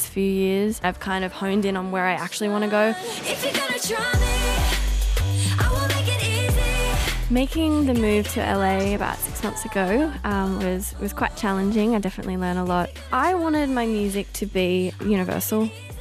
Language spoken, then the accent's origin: English; Sydney, New South Wales, Australia; I'm from Sydney and I'm this week's feature artist on Unearthed.